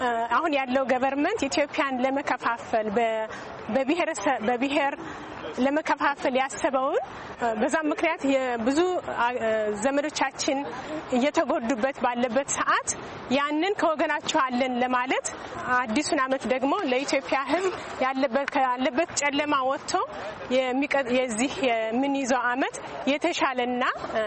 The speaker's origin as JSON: {"language": "Amharic", "town": "Gondar", "region": "Amhara", "country": "Ethiopia", "said": "ከጎንደር ነው የመጣሁት።"}